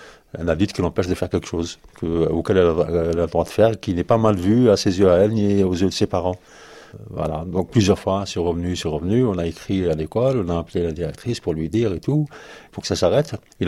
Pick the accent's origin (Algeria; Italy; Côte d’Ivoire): Algeria; now in Paris, France; je suis algérien et je vis à Paris depuis un peu plus de 20 ans. Je n'ai pas grandi dans un milieu pratiquant quand j'étais jeune, hein, mais dans la tradition musulmane quand même